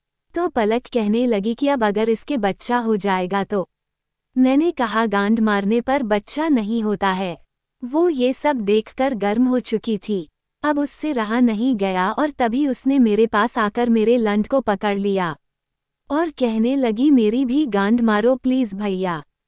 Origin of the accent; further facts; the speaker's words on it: Uttarakhand, India; उम्र 23 साल, लंबाई 5'11" है। मैं उत्तराखंड का रहने वाला हूँ।